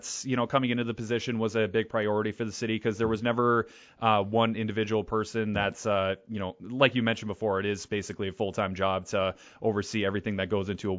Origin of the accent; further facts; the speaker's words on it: Georgetown, Minnesota, United States; also born or lived in Fargo, United States; So I was born in Fargo, North Dakota. So I've been around North Dakota, Minnesota pretty much my entire life. I grew up in a small town in Georgetown, Minnesota.